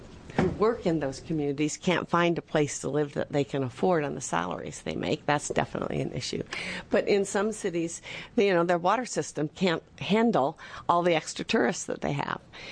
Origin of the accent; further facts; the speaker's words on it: California, United States; I am from California.